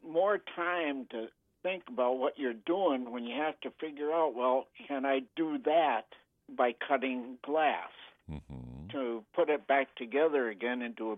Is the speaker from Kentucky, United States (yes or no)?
no; Grand Rapids, Minnesota, United States; now in Warren, United States; Originally, I'm from Grand Rapids, Minnesota.